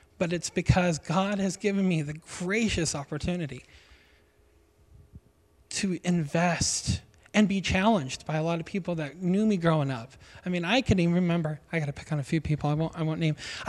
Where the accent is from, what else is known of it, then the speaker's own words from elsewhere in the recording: Gordon, United States; I grew up here in Gordon, and of course, when you grow up here and you stay, you look kind of like the idiot that never got out of home and got going.